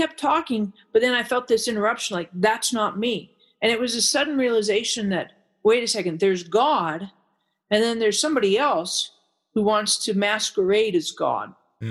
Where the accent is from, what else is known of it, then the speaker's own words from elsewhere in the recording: United States; born there; just because I was born in America, does that mean I'm a Christian?